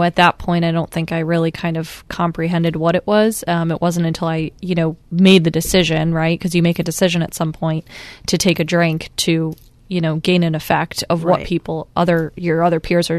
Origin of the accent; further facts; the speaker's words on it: Guilford, Connecticut, United States; growing up, you know, pretty in an affluent area, I grew up in Guilford, came from a loving home with two parents. I was the oldest of four kids.